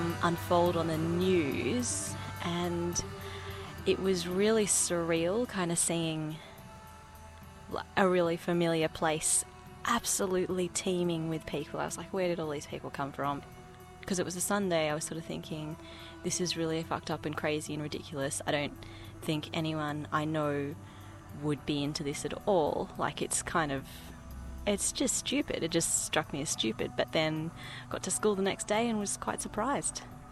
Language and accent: English; New South Wales, Australia; So my mum is from New Zealand, my dad's from Malaysia. My ethnicity is Chinese. I've lived in the Shire ever since I was three. I grew up on a river slightly inland from here